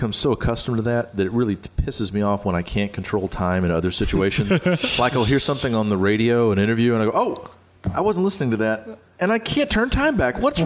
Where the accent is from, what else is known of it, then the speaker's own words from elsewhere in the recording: Texas, United States; I grew up on the Belt Buster. I grew up in small towns in Texas, and for those of you who are not in Texas, you basically get a Dairy Queen when they give you your town charter and your post office.